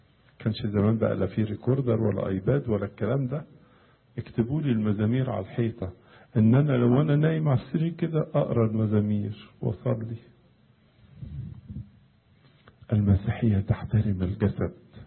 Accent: Egypt; لما تزور البلاد اللي فيها تراث قديم، حتى عندنا في مصر مثلا

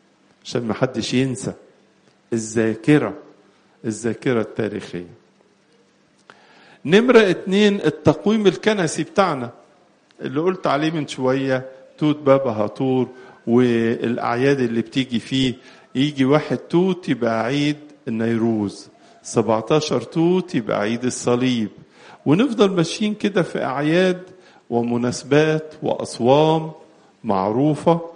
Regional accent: Egypt

